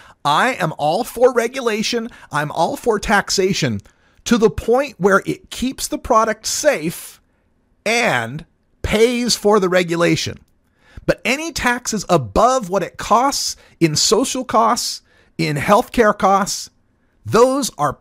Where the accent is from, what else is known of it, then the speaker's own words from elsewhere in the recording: Idaho, United States; My home state is Idaho.